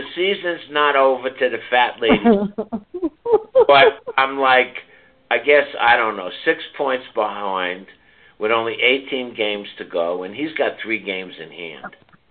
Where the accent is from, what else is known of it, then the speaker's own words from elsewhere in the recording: Manhattan, New York, United States; also born or lived in St. Louis; I'm from St. Louis, you. Listen up. Having family meals is not, you know, just belong to the South. Now, I'm half Jewish, half Protestant, and I grew up mostly with Italians in Manhattan.